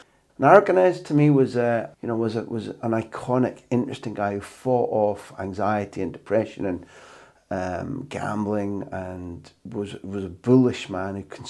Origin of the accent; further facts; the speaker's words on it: United Kingdom; I felt that as a Brit abroad, kind of everybody must feel the same as me